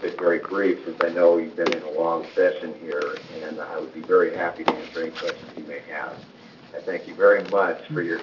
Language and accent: English; Bend, Oregon, United States; I'm from Bend.